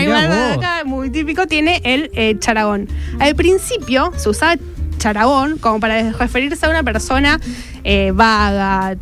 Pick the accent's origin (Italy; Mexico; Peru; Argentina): Argentina; Sí, nuestro lunfardo, nuestra manera de hablar, nuestro dialecto, palabras que usamos todos los días